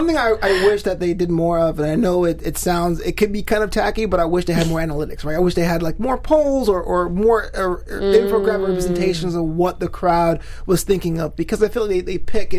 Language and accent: English; Brooklyn, New York, United States; Sorry, I mean, I'm from Brooklyn.